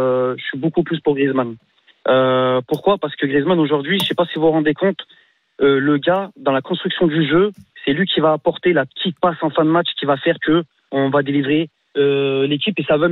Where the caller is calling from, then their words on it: Valence, Auvergne-Rhône-Alpes, France; Moi, je suis de Valence.